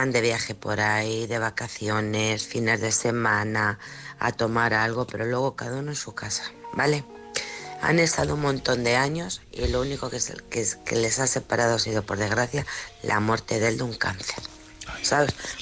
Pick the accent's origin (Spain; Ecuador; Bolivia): Spain; Alcorcón, Community of Madrid; de Alcorcón.